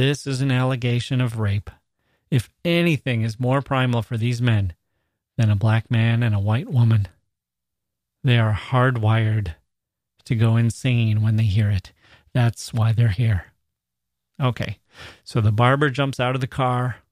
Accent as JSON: {"language": "English", "region": "the North", "country": "United States", "tie": "born or raised there", "said": "So, like I said, I grew up in the North. No lynchings up there."}